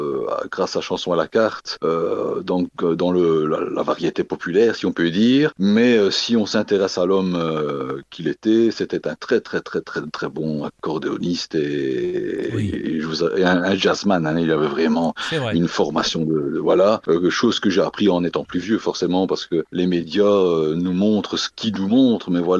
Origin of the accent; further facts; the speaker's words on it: Saint-Ghislain, Wallonia, Belgium; Je suis natif de Saint-Guilain, donc c'est dans le Hainaut, à une trentaine de kilomètres de Maubeuge et de Valenciennes.